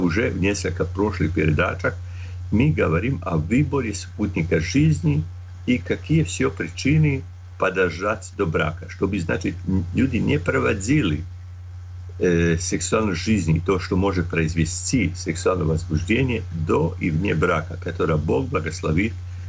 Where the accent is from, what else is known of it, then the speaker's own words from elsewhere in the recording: Croatia; Russian is a second language; я из Хорватии, лекар, в школе учил русский язык, и так еще не забил совсем